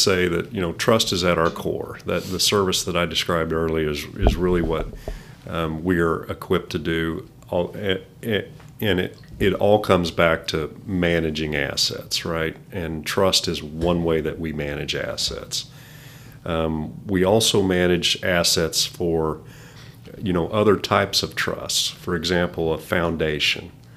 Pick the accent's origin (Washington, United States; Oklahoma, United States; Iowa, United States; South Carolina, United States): Oklahoma, United States; Enid; I recall fondly my childhood in Enid and growing up in Enid.